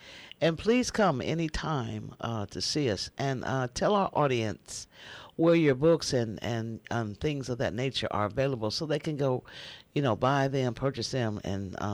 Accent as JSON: {"language": "English", "town": "Leavenworth", "region": "Kansas", "country": "United States", "said": "No, sir. I'm from a small town. I'm from Leavenworth, Kansas"}